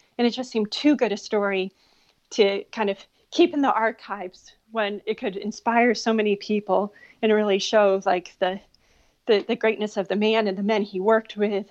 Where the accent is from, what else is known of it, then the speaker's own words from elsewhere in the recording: Connecticut, United States; And in fact, I'm from Connecticut, and St. Mary's was my home parish my whole life.